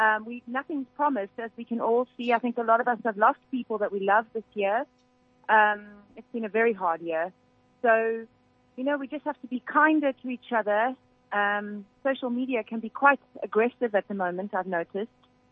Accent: South Africa; especially as we're South African.

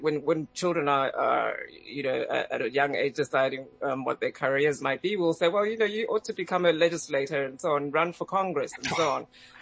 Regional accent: Zimbabwe; moved away as an adult; also born or lived in Namibia / London; now in Tucson, United States; Where was I born? Yeah, in Zimbabwe, and I grew up in Zimbabwe. I left Zimbabwe, I think, in 2004, I think, and moved first to Namibia and then to London, and now I live in the United States with my husband and child in Tucson, Arizona.

